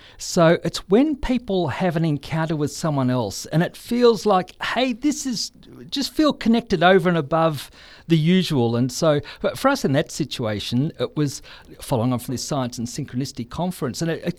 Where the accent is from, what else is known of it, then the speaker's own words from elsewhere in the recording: Geelong, Victoria, Australia; And we said, "We're from Australia, we're from Geelong."